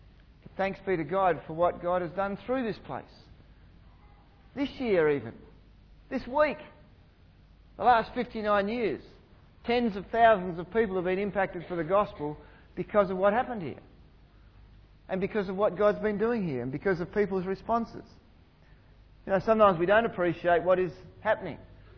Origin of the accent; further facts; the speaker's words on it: Harvey, Western Australia, Australia; now in Perth, Australia; and I'm from Harvey.